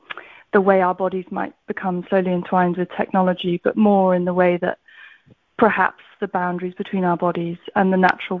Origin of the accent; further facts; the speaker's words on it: South West England, United Kingdom; I grew up in South Devon, which is the south of England, and it's very rural and very kind of overgrown and forested, and it's an area of temperate rainforest